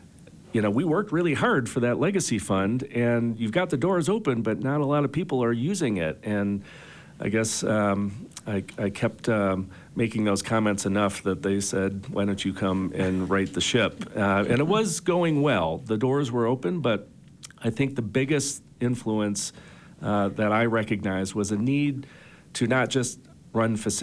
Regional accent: Buffalo, New York, United States; was a part of an event called the World University Games in 1993 in my hometown of Buffalo

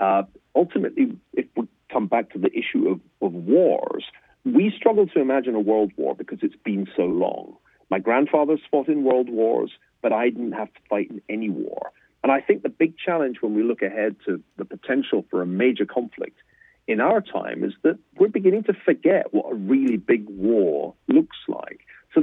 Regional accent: United Kingdom; I'm British by origin.

